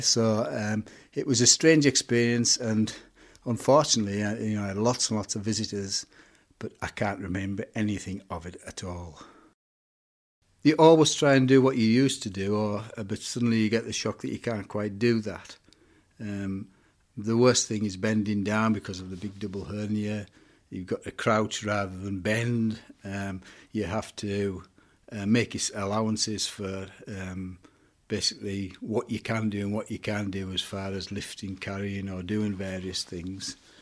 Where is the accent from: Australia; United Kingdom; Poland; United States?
United Kingdom; Cockermouth, North West England; I'm from Cockermouth.